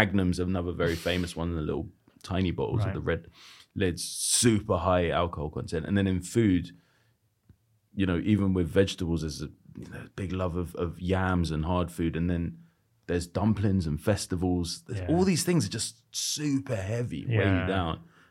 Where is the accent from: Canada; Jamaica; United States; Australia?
Jamaica; And then, of course, being Jamaican, it's just like, that t-shirt's not for sale.